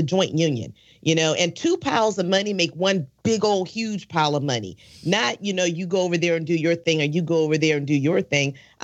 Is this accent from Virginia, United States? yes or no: yes; Virginia, United States; I'm from Virginia. I don't have any loyalties to South Carolina.